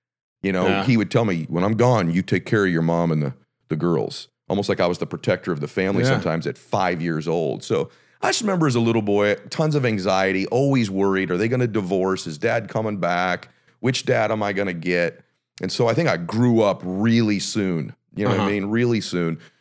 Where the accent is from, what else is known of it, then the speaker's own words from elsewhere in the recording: Diamond Bar, California, United States; I grew up like lower middle class, I would say.